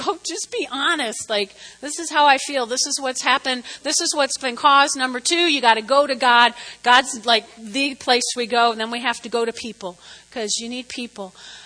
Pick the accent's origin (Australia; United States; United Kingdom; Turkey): United States; New Jersey; So I grew up in North Jersey. You all know that. I grew up on this street as big as Weldon Avenue behind us, but they were all single-family homes.